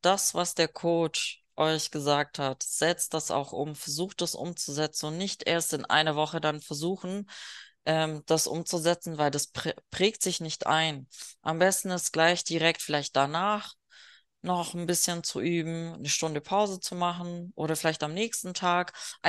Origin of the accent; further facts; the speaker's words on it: Bavaria, Germany; Ich komme ja auch irgendwo aus dem Schwabeländle. Eigentlich ist Memmingen Bayern, Allgäu, aber die schwebeln sowas von abnormal.